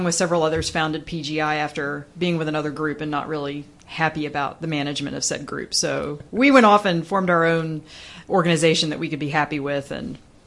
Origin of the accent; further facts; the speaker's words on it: West Virginia, United States; For me, it was, I grew up in West Virginia, and so there's a reason why Chris Carter put a lot of X-Files episodes in West Virginia.